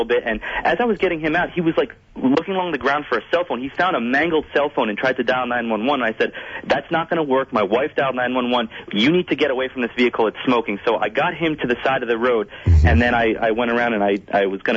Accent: New Jersey, United States; I'm actually from New Jersey.

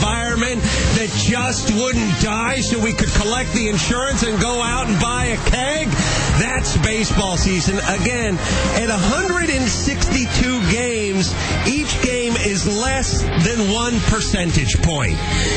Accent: United States; I'm an American.

